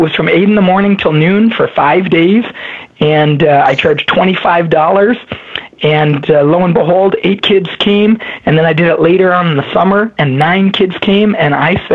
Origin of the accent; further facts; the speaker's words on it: Windsor, Ontario, Canada; growing up in my hometown in Windsor, Ontario, just across the border from Detroit.